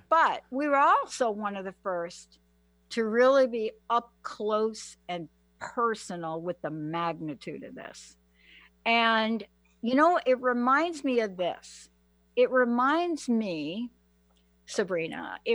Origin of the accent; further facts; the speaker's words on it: New York, United States; now in Washington, United States; my attachment to it was I'm from New York.